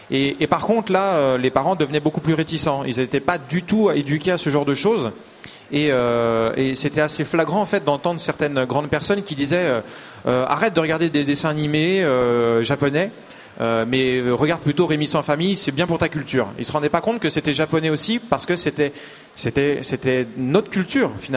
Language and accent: French; France; je leur dis je suis français